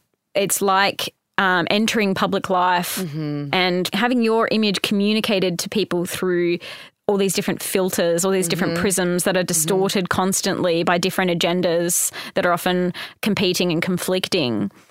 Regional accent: Hobart, Tasmania, Australia; I am. I'm from Hobart.

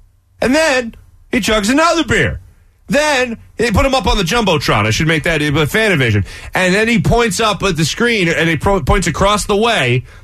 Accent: United States; I mean, come on, I'm an American male. Let's not get crazy. I don't want to insult my country.

